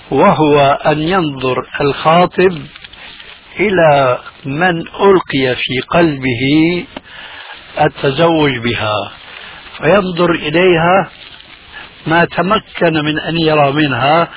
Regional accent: Syria; هذا يسمى عندنا في سوريا بالمشرقة، أي السطح الذي ينشر فيه أو عليه الغسيل

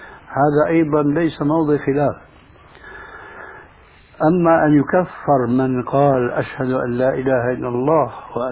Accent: Syria; كما يقولون أيضا عندنا في سوريا بساط أحمدي

